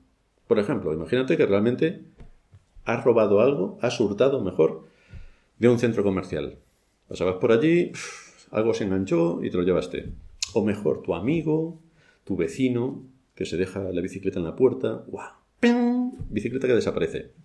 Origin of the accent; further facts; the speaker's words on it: Spain; Pero como vivimos en España, tenemos que cumplir la ley de España porque somos españoles.